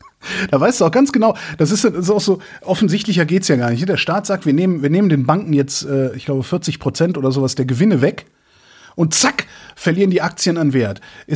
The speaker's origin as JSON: {"language": "German", "country": "Germany", "said": "Ja, kenne ich, bin Deutscher."}